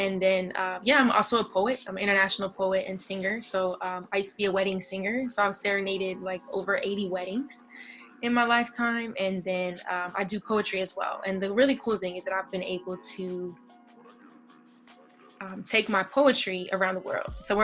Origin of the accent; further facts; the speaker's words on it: Colorado, United States; growing up in Colorado, where I was around a lot of white people often. And then to come to like the East Coast and go to an all black school, that was culture shock for me.